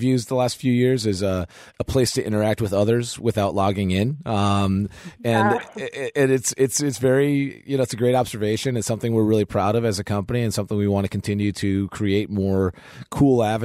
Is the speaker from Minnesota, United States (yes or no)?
yes; Minnesota, United States; Wisconsin is a great sports state. I grew up in Minnesota, so I can say this.